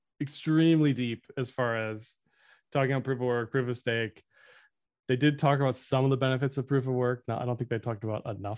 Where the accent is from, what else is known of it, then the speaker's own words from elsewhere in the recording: Michigan, United States; I just saw too, Michigan, just because I'm from Michigan, I saw this.